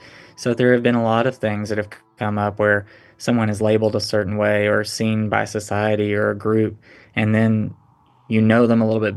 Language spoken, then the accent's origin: English; Tennessee, United States; born or raised there